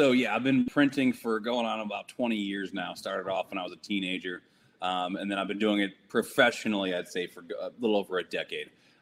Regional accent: Chicago, Illinois, United States; I don't have the accent like he does, but I'm also from Chicago.

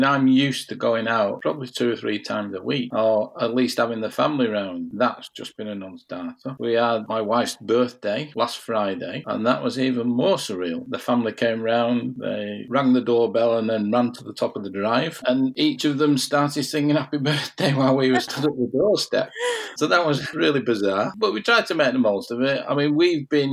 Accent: Tameside, North West England, United Kingdom; I'm from Tameside.

